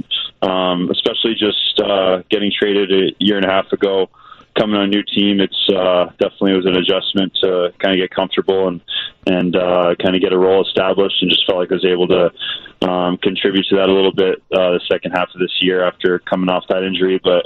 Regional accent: Columbus, Ohio, United States; And I got home to Columbus, my hometown, for a month or so right after the season to regroup a bit.

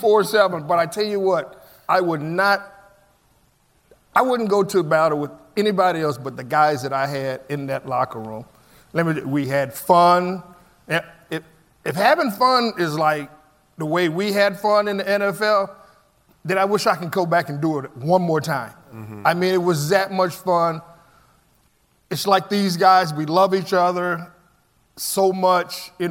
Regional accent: Houston, Texas, United States; and it's in Houston, my hometown.

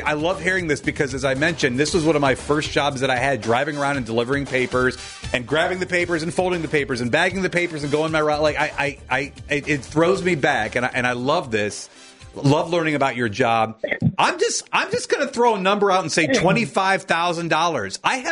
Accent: Akron, Ohio, United States; It was snowing a lot. I'm from Akron, and my car got stuck.

